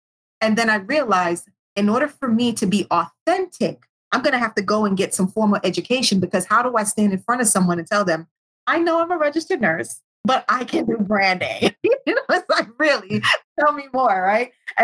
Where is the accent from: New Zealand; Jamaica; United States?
Jamaica; You know, I'm Jamaican.